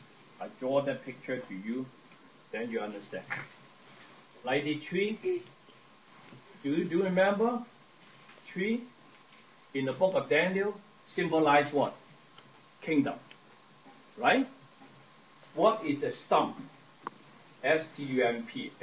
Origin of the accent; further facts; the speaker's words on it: Hong Kong; now in Canada; I was born in Hong Kong, but I was brought up in Hong Kong and then in Canada, right? I stayed here longer than I was staying in Hong Kong.